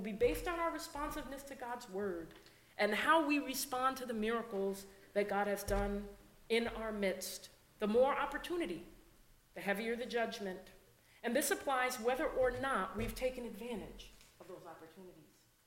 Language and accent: English; Connecticut, United States; also born or lived in Ohio; In New England, we don't do as many altar calls. I was raised in Connecticut, born in Ohio, but raised in Connecticut from a very young age, even before school.